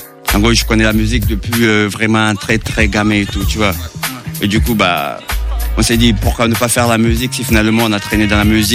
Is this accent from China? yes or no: no; Conakry, Guinea; Moi, je viens de la commune de Ratoma, précisément Baorai, Simambosia.